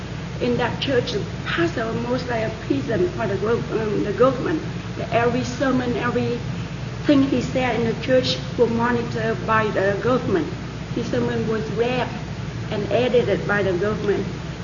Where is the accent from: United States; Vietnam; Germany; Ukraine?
Vietnam; English is a second language; moved away; I'm from Vietnam, and Vietnam is under the communists for many, many years even now. So I came home and visit my country every year